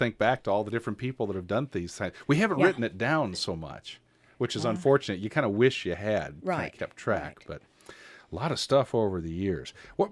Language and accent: English; Dubuque, Iowa, United States; My family, I'm from Dubuque, and most of my family still lives there.